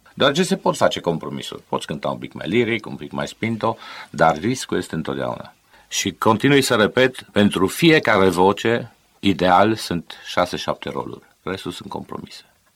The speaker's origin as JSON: {"language": "Romanian", "town": "Timișoara", "region": "Timiș County", "country": "Romania", "said": "Faptul că suntem timișoreni amândoi."}